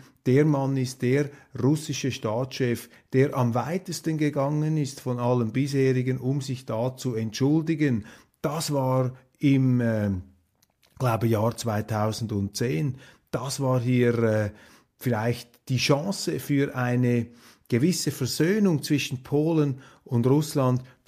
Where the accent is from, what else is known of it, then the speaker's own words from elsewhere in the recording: Switzerland; Ich will mich hier überhaupt nicht als Schweizer, als privilegierter Schweizer hinter den sieben Bergen aufschwingen.